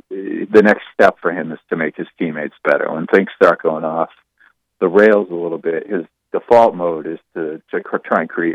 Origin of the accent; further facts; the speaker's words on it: Bath, Maine, United States; I grew up in Bath